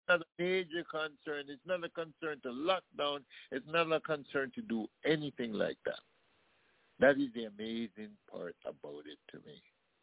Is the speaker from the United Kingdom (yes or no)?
no; Jamaica; Our nerves have been wrecked because we're both from Jamaica and we understand it